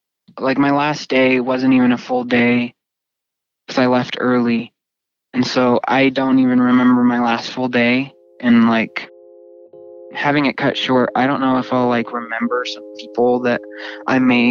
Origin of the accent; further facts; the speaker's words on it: Evanston, Wyoming, United States; I'm from Evanston, Wyoming.